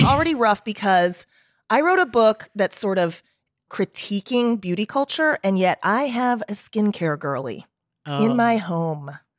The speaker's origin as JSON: {"language": "English", "town": "Dallas", "region": "Texas", "country": "United States", "tie": "born or raised there", "also_born_or_lived": "St. Louis", "said": "Yeah, I claim Texas. I was born in St. Louis, but I really claim Texas because those are the roads that I know because I learned how to drive there. And the formative years of my life, I spent in Dallas, Texas."}